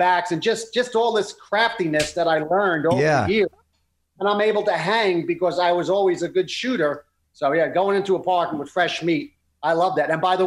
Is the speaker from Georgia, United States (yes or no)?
no; Brooklyn, New York, United States; All right, we grew up in Brooklyn. Brooklyn basketball is king.